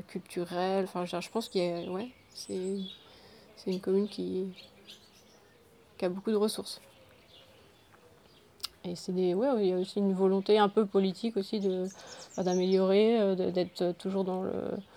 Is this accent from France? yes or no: yes; Meillac, Brittany, France; also born or lived in Combourg; J'ai 34 ans et je suis née à Meillac, il y a donc 34 ans. Et donc, j'étais à l'école de Meillac, j'étais au collège à Combourg, au lycée à Combourg, après j'ai fait mes études à Rennes. Je suis partie un petit peu en Espagne, je suis revenue à Rennes et là je suis revenue à Meillac depuis 4 ans.